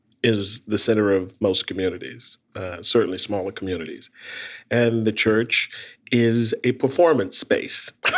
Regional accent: South Carolina, United States; also born or lived in Brooklyn; Yeah, I grew up in a very, very small town in South Carolina. Born in Brooklyn.

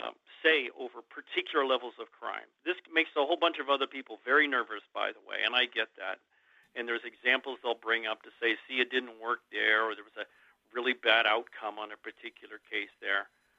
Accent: Alaska, United States; In my home state that I love dearly, there's a problem when 65% of the people get out of prison and return to prison.

